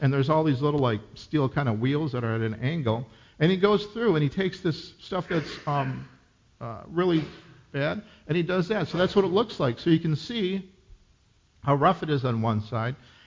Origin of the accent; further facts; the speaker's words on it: Minnesota, United States; I grew up in Minnesota, so this is like, I can picture everything.